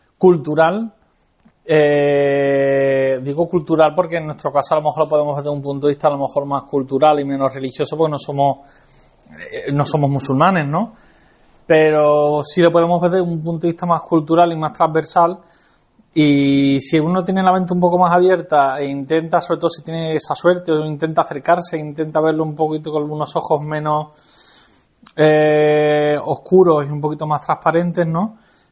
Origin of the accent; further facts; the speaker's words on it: Andalusia, Spain; en nuestro caso, que vivimos en Andalucía, somos andaluces